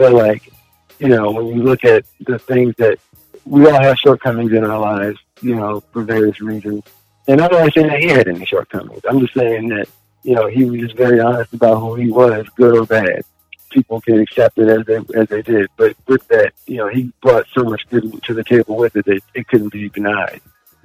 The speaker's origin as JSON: {"language": "English", "region": "California", "country": "United States", "said": "hey, we're Californian, this is a great place"}